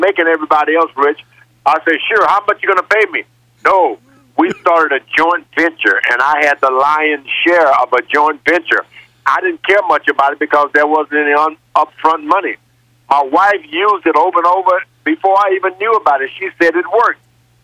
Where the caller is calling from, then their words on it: Houston, Texas, United States; Right around Houston, Texas area.